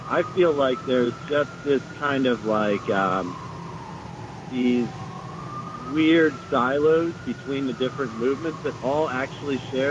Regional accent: Bronx, New York, United States; I'm from South Bronx.

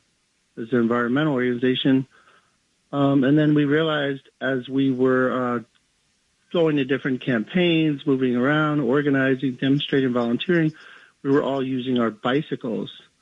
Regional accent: New York City, New York, United States; born there; I was born in New York City

